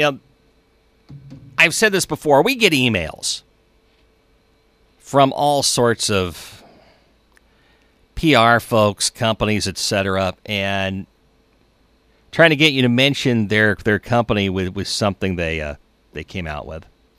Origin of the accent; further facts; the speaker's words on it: Eugene, Oregon, United States; it was such a culture shock for me growing up in Eugene and going to school at Washington State.